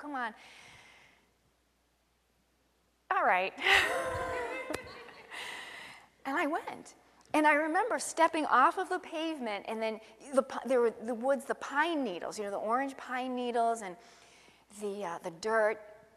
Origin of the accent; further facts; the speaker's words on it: Billerica, Massachusetts, United States; When I was a little girl, we grew up in Billerica, Massachusetts. And we lived on a dead-end street.